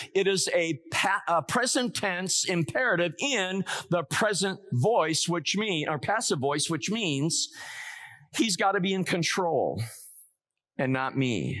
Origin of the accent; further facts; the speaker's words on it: Muskegon, Michigan, United States; I was born and raised in Muskegon, Michigan. Michigan is Dutch Reformed, and I was sprinkled as a baby.